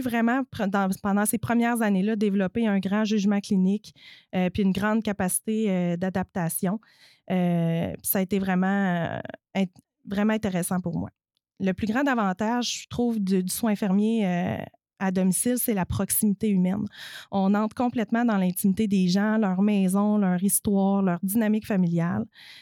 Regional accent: Lac-Mégantic, Quebec, Canada; Moi, je viens de Mégantic

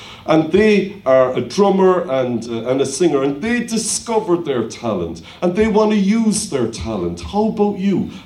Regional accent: Cork, Munster, Ireland; When I was a child growing up in Cork, the community was where you lived.

